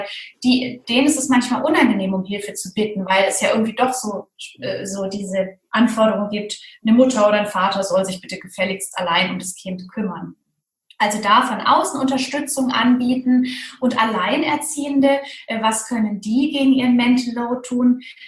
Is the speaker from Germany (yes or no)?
yes; West Germany, Germany; Wir sind in Westdeutschland groß geworden.